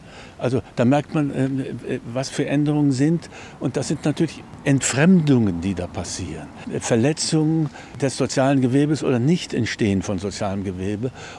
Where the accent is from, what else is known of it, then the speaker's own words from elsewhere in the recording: Thuringia, Germany; also born or lived in Wrocław; Ich bin zwar in Breslau geboren, also nach dem berühmten Diktum von Tucholsky ein echter Berliner, aber ich bin in Thüringen aufgewachsen, in Südthüringen, wo man Fränkisch spricht. Meine Eltern haben immer darauf geachtet, dass wir Hochdeutsch sprechen.